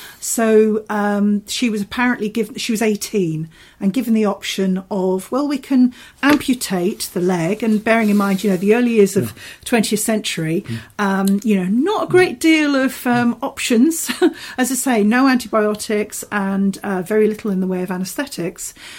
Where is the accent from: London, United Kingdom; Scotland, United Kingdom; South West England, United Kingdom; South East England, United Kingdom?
South East England, United Kingdom; Canterbury; But as I say, born and bred in Canterbury, but my family are all Scots.